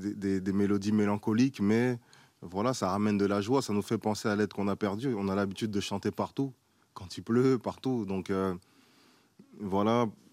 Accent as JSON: {"language": "French", "country": "France", "tie": "born or raised there", "said": "moi, je suis né et grandi en France"}